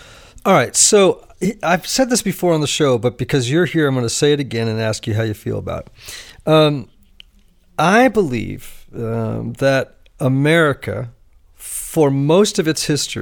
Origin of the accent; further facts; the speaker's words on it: United States; I think as a Christian and as an American, it's a much healthier thing to think the best days are ahead.